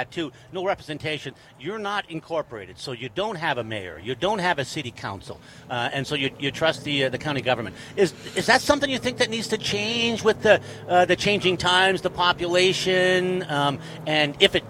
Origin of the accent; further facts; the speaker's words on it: Evergreen, Montana, United States; You know, I'm from Evergreen. Well, aren't you from Kalispell? No, I'm from Evergreen.